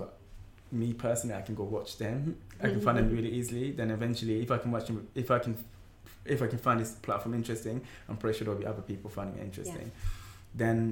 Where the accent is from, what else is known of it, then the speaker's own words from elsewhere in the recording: Camden, London, United Kingdom; I was brought up in Camden.